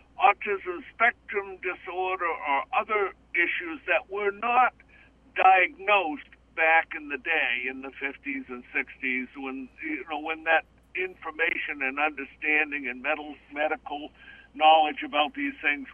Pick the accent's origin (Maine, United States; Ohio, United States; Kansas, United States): Maine, United States; Boothbay Harbor; kindergarten and graduating from high school with the same 40-some-odd kids in Boothe Bay Harbor. So that's my hometown.